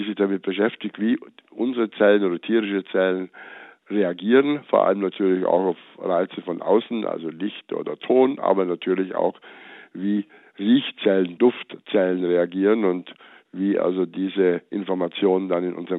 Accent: Bavaria, Germany; ich bin ja in Bayern groß geworden

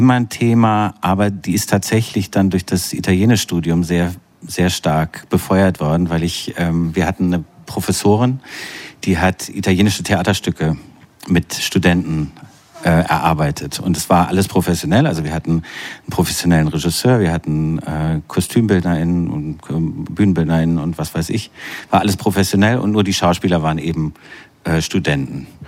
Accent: Bamberg, Bavaria, Germany; born there; now in Berlin, Germany; Also da würde ich sagen, ich bin in Bamberg.

